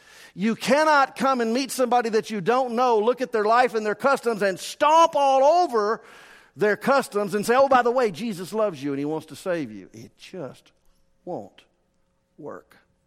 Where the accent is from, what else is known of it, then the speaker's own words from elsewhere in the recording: the South, United States; Like, I mean, I'm from a different culture. I'm from the South, and I'm a different person.